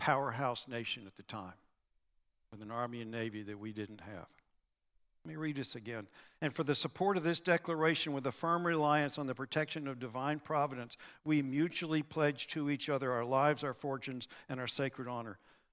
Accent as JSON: {"language": "English", "country": "United States", "said": "I am very glad that I'm an American."}